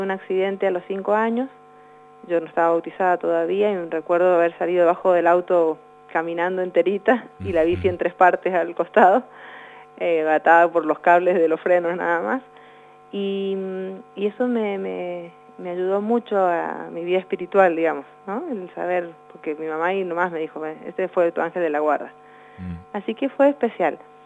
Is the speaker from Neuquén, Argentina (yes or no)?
no; San Rafael, Mendoza, Argentina; born there; nací acá en San Rafael. Mi familia, bueno, estaba compuesta en ese momento por mis padres y dos hermanas mayores.